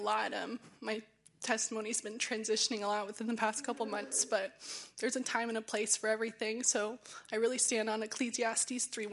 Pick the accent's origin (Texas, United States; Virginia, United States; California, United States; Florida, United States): California, United States; Ventura; I'm 26 years old. I grew up here in Ventura. I didn't grow up around the faith